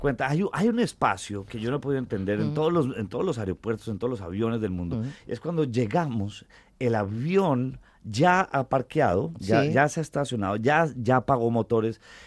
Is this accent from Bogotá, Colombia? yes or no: yes; Bogotá, Colombia; es porque yo soy de Bogotá.